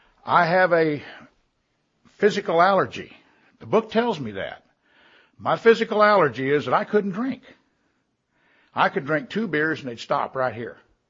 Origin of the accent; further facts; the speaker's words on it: Watertown, South Dakota, United States; born there; also born or lived in Tulsa, United States / Omaha, United States / Kansas City, United States; I was born in Watertown, South Dakota, and that's a good reason to drink.